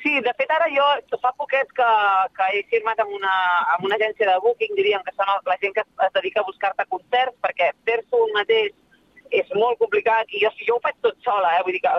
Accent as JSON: {"language": "Catalan", "town": "Sabadell", "region": "Catalonia", "country": "Spain", "tie": "born or raised there", "moved": "as an adult", "said": "m'ha vist en totes les meves edats, fins als 20 i tants que vaig marxar de Sabadell, és la meva segona casa."}